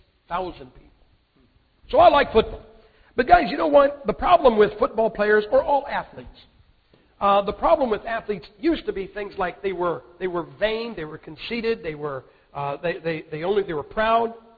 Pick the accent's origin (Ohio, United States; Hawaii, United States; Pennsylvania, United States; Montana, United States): Ohio, United States; Massillon; You know, I come from Maslin, Ohio.